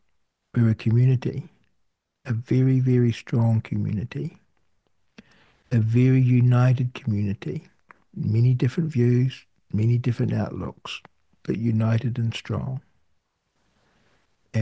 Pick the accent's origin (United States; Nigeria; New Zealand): New Zealand; now in Sydney, Australia; I'm a Kiwi living in Sydney